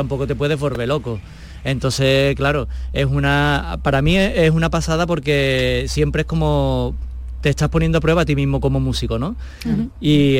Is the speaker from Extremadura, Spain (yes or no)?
no; Utrera, Andalusia, Spain; soy de familia cofrade, tanto de por parte de padre como de madre. Entonces yo desde chiquitito siempre he estado ligado a las hermandades de Utrera, de mi pueblo.